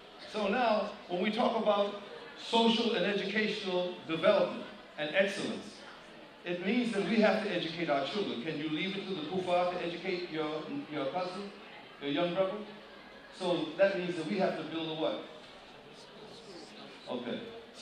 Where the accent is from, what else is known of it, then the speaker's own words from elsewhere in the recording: Boston, Massachusetts, United States; born there; I was born in Boston